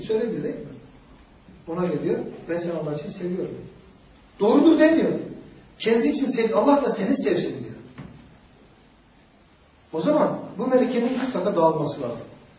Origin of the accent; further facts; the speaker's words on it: Malatya, Turkey; valla ben dinimi İstanbul'da öğrendim, Malatyalıyım.